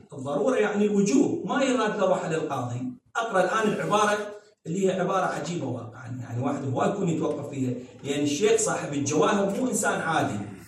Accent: Iraq; إحنا دولة عراقية 70% تقريبا شيعة إمامية

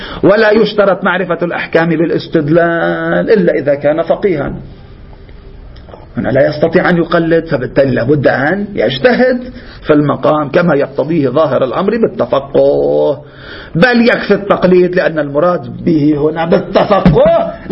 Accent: Lebanon; عندنا في لبنان نفس الشيء

